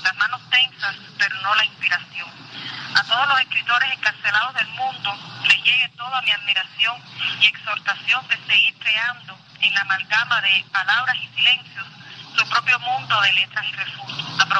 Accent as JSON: {"language": "Spanish", "country": "Cuba"}